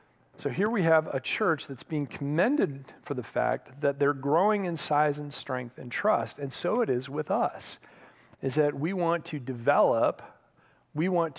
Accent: Michigan, United States; Now, where I grew up in Michigan, we had a lot of oak trees and they grew very, very slowly.

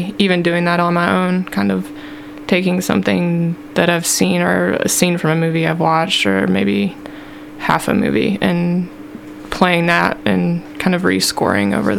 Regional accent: Kentucky, United States; also born or lived in Winchester, Tennessee / Georgia; Winchester, Tennessee. Mm-hmm. Very southeastern Tennessee. Just above Alabama. I was born there and lived there for a few years, but also lived in Georgia for a while, and then moved to Kentucky when I was in high school.

